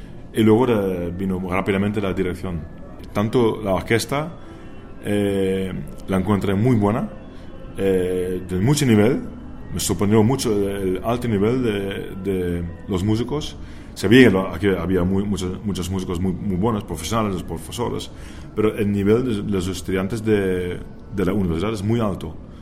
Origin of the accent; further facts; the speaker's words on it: Thorn, Netherlands; Spanish is a second language; Sí, yo nací en Torn, un pueblo en Holanda, donde hay dos bandas sinfónicas, y casualmente las dos más grandes y más importantes del país.